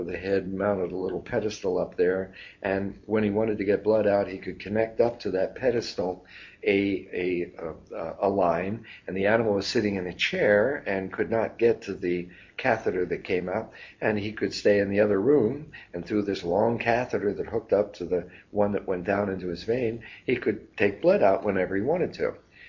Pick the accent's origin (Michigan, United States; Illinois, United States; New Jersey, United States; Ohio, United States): New Jersey, United States; Camden; Well, I grew up in Camden, New Jersey, and started playing trumpet when I was 5.